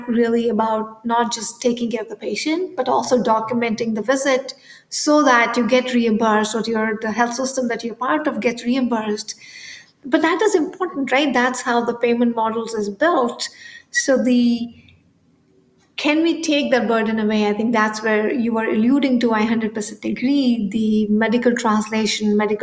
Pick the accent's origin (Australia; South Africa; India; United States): India; I grew up in India